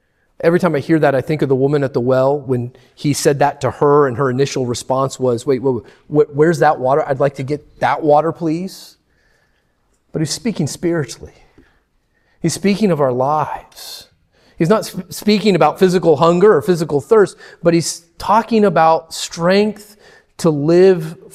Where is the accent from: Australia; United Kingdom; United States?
United States; Florida; we're from Florida, we're not used to things like cliffs yet